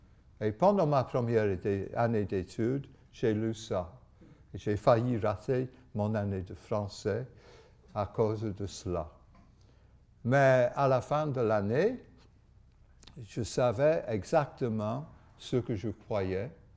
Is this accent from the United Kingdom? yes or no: yes; England, United Kingdom; French is a second language; now in France; je suis anglais. Mais à moitié anglais, parce que mes parents étaient gallois. Et donc, je suis plus gallois qu'anglais, en réalité.